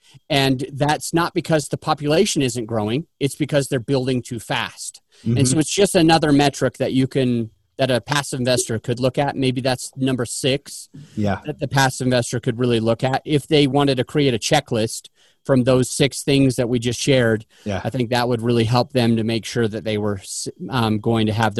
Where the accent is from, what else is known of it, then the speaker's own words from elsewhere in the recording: Kaysville, Utah, United States; now in Denver, United States; I'm from Utah. I lived in Kaysville, Utah. I live in Denver now, but I lived in a place called Kaysville, Utah. I grew up, went to Davis High School.